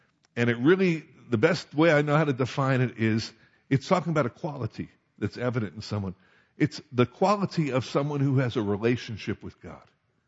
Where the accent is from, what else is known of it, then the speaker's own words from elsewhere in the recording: New Jersey, United States; When I was a little kid, I grew up on the East Coast, and my parents used to, why, I don't know, but when I was like 8 years old, they'd let me take a rowboat out into Barnegat Bay and fish